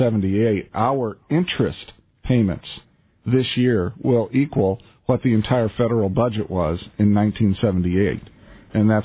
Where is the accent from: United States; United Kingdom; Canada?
United States; Maple Grove, Minnesota; I know here in my hometown of Maple Grove, Minnesota, there are a number of people who are homeless